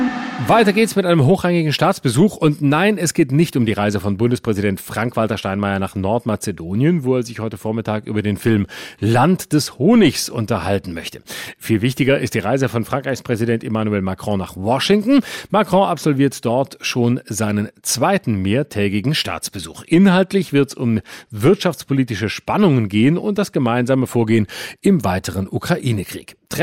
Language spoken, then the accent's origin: German; Baden-Württemberg, Germany; Bei mir in Südbaden, wo ich herkomme